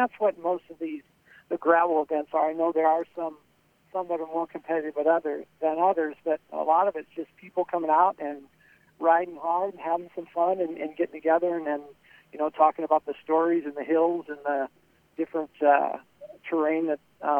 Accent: Griswold, Iowa, United States; born and raised in Griswold. Love the beautiful country we have out there

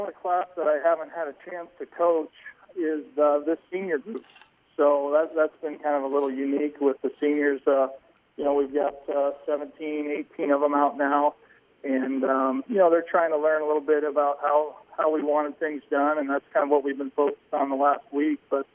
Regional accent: Atlantic, Iowa, United States; Well, I grew up here in Atlantic, so I've been here quite a while, had a lot of the same teachers.

